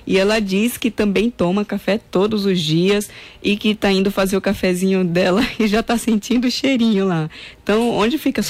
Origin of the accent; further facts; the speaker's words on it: Recife, Pernambuco, Brazil; a Virgínia, lá da minha terra, de Recife